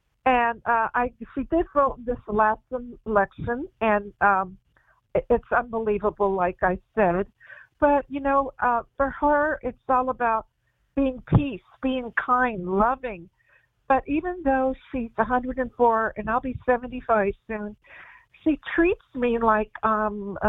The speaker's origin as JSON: {"language": "English", "region": "New York", "country": "United States", "tie": "born there", "said": "But Mom, I'm an American. I was born in New York. I hardly know how to speak Spanish."}